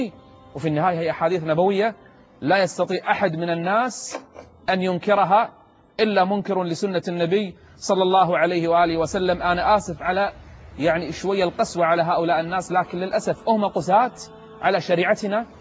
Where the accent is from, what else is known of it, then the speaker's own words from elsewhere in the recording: Kuwait; وأنصار بعض أنصار الليبرالية عندنا بالكويت